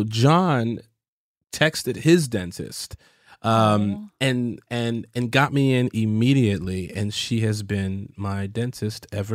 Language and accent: English; Chicago, Illinois, United States; I'm from Chicago and I don't have an accent.